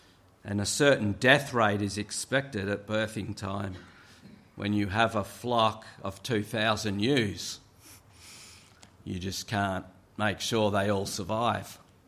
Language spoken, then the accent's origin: English; Australia; I grew up as an Australian farmer.